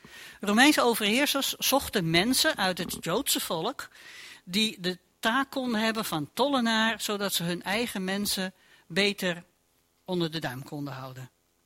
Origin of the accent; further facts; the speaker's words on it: Amsterdam, North Holland, Netherlands; Ik kan me nog herinneren als kind in Amsterdam dat wij naar het badhuis gingen.